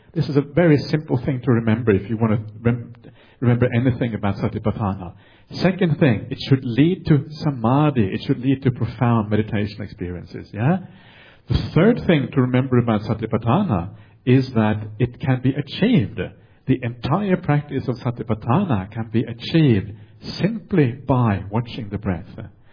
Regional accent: Norway; accent: Norwegian; English is a second language; Maybe my Norwegian accent is incomprehensible to people in Hong Kong.

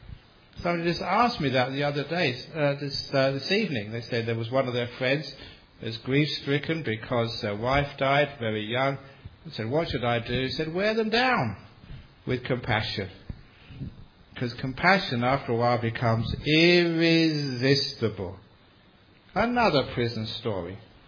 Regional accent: England, United Kingdom; I'm English.

